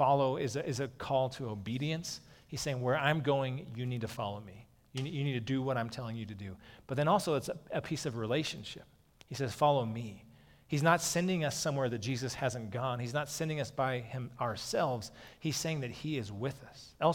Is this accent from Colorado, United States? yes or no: yes; Peyton, Colorado, United States; So like I grew up in Peyton, it'd be like if someone said, hey, the Messiah, I found him, he came from Calhan.